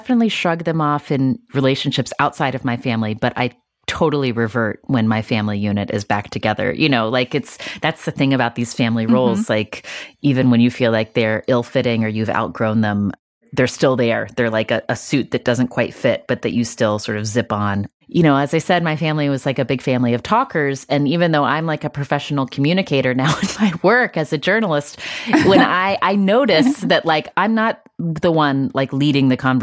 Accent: West Virginia, United States; I grew up in West Virginia. My parents were both in medicine.

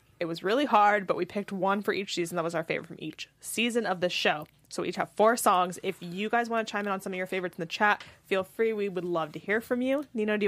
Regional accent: California, United States; I am from California, so a lot of it resonates with me personally.

